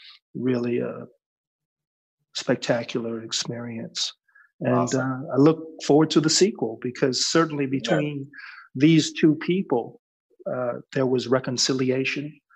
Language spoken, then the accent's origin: English; Berkeley, California, United States; born there; I was born in Berkeley, California.